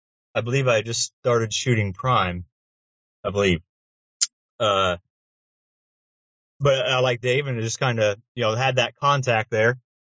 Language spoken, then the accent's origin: English; Utica, Ohio, United States; I'm from Utica, Ohio, about an hour northeast of Columbus, so pretty much right smack dab in the middle.